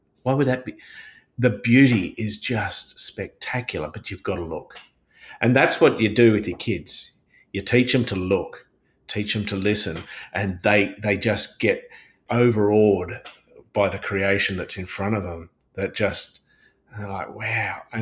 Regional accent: Papua New Guinea; I grew up in Papua New Guinea. Mum and Dad were missionaries up there, and so very, very remote where we lived.

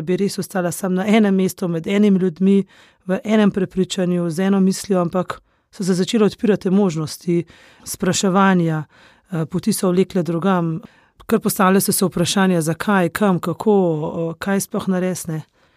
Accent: Železniki, Upper Carniola, Slovenia; Ko prihajam iz Železnikov, tam je taka zaprta dolina

